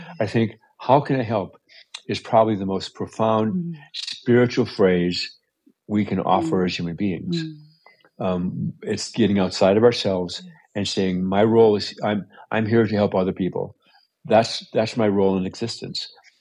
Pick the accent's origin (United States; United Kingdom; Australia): United States; kind of because I'm an American male, Stoicism is kind of built into the system.